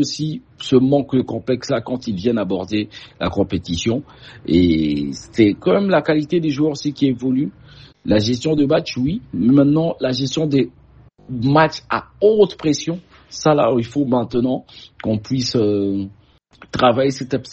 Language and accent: French; DR Congo; Les RDC, j'y crois en tant que Congolais.